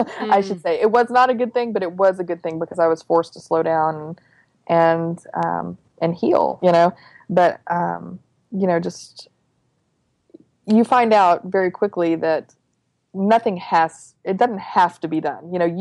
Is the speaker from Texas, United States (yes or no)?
yes; Texas, United States; I was from Texas. In Texas, it's like being a football coach.